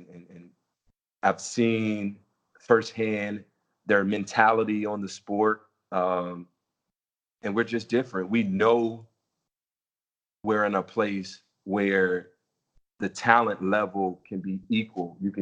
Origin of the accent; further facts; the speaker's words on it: United States; You know, as an American, we have sort of an advantage when it comes